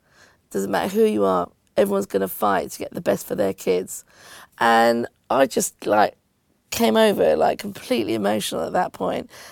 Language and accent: English; England, United Kingdom; it's a celebration about being British and Asian. And what I really love about the film is that it really goes into the minutiae of how we negotiate different sides of ourselves, how we negotiate being Indian and being English